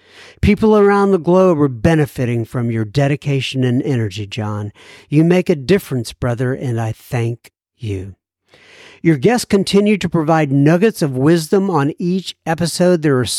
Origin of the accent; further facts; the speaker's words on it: Hollywood, California, United States; now in Bakersfield, United States; I live in Bakersfield since May 2020 when I got a mortgage. I grew up in Hollywood, and I jumped around in different parts of Los Angeles.